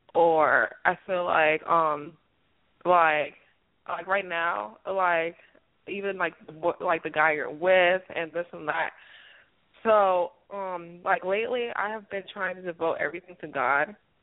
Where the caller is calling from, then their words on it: Florida, United States; I'm calling from Florida.